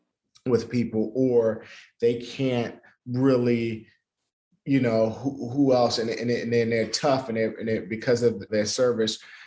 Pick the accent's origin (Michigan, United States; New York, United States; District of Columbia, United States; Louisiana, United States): District of Columbia, United States; Washington; I'm from the state I'm from Washington, D.C., not the state of Washington.